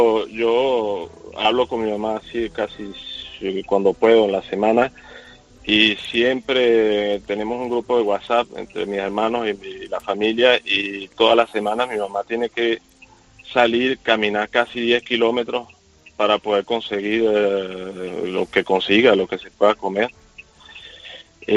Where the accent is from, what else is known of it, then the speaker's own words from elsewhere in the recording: Venezuela; now in Paris, France; Yo cuando me vine de Venezuela las cosas no estaban tan malas como ahorita, y poco a poco toda mi familia se ha ido de Venezuela